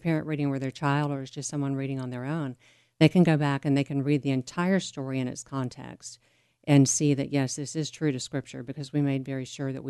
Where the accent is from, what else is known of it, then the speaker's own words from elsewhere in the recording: Florida, United States; I started working at a small radio station in my home state of Florida.